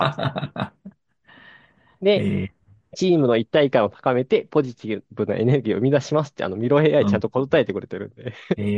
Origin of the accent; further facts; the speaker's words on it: Kansai, Japan; 僕らは関西人なんで